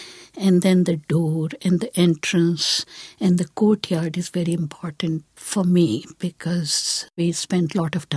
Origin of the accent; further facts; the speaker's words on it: Aligarh, Uttar Pradesh, India; born there; English is a second language; moved away as an adult; I was born in Aligarh, a small university town 80 miles south of Delhi. In 1975, I moved to New York. I was on the road for 20 years before I came here.